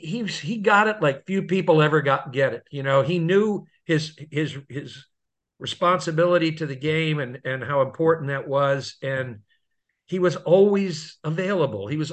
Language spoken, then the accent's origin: English; Alexandria, Virginia, United States; But I grew up in Alexandria, Virginia, across the Potomac River.